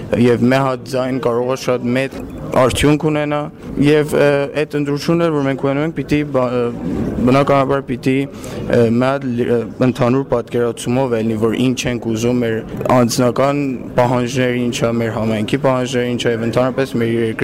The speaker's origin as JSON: {"language": "Armenian", "country": "Iran", "said": "ես մեկ կողմից որպես իրանցի, մյուս կողմից որպես փոքրամասնություն"}